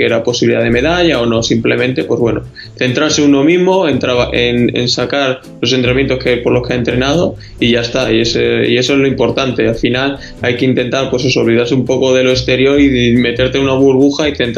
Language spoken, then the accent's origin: Spanish; Extremadura, Spain; sobre todo en mi casa, en mi pueblo, en Extremadura, donde mis paisanos evidentemente hicieron hacerme pues bueno un recibimiento un poquito más especial